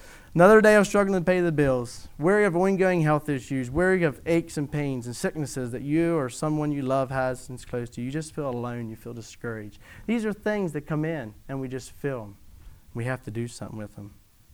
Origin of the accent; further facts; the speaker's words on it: United States; born there; Thanking God I was born in America. So far a free country.